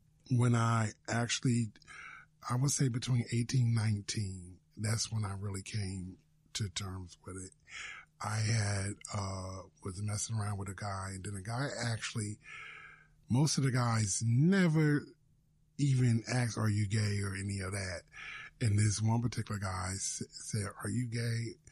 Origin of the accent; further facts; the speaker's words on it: Newark, New Jersey, United States; For whatever reason, the people in the southern region, because I was from Newark, people would try to pop stuff to start trouble.